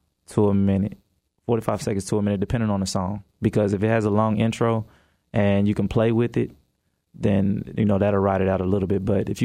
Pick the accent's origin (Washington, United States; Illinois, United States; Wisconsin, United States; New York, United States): Illinois, United States; Chicago; I actually, when I was younger, I'm from Chicago.